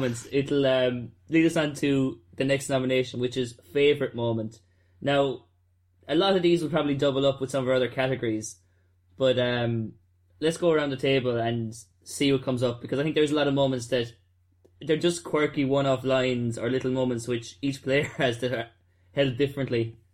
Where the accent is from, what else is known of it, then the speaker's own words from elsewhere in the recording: Ireland; I called out, "Lads, I'm Irish.